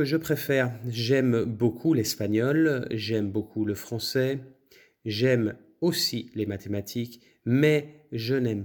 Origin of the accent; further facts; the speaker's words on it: France; J'ai 14 ans et je suis français. Alors, je peux donner les langues que je parle. Je parle français, je parle espagnol, je parle un peu anglais